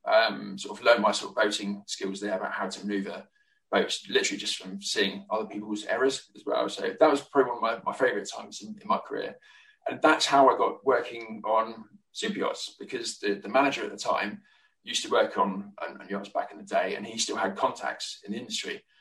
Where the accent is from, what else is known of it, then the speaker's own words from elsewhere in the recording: Guernsey; also born or lived in Oxford; I was born in Oxford, lived in Oxford, UK for about 10 years. And my family moved to Guernsey way back in 1989, I think it was, something like that. So came over to Guernsey